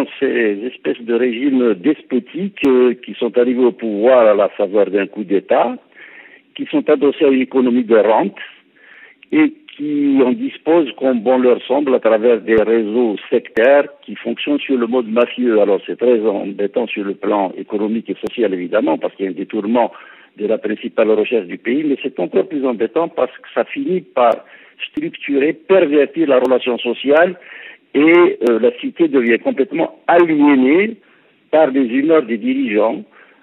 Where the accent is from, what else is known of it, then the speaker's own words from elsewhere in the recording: Kabylie, Algeria; dans ma région d'origine, en Kabylie, d'ailleurs, c'est l'équivalent de votre sous-préfecture